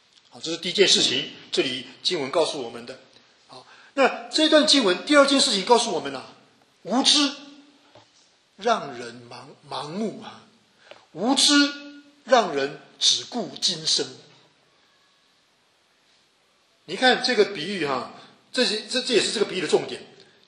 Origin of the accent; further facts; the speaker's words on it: China; 我们中国人说